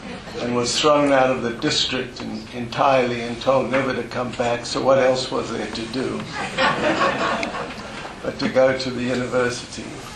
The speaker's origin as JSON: {"language": "English", "town": "Durban", "region": "KwaZulu-Natal", "country": "South Africa", "said": "I hail from Durban, where I went to the University of Natal."}